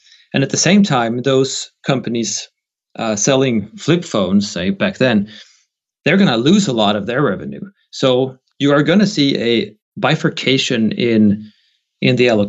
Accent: Sweden; my home country, Sweden

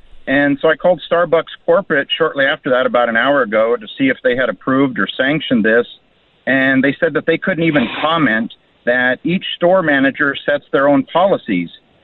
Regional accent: Mount Vernon, Washington, United States; now in Texas, United States; I was born and raised in Mount Vernon, Skagit County, so I just wanted to drop

